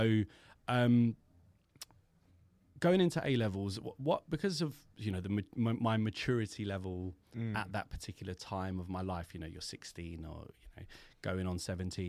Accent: Brentford, London, United Kingdom; I grew up in Brentford, and then I ended up in Chiswick Community School.

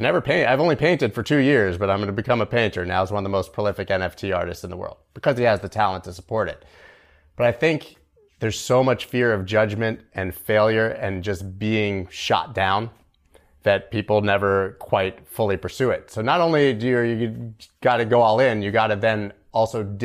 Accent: Canada; Come on, man. I'm Canadian.

